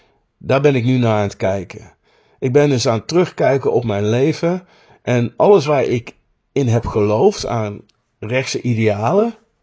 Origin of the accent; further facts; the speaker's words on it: Nijmegen, Gelderland, Netherlands; Ik ben geboren en getogen in Nijmegen en woon daar nog steeds.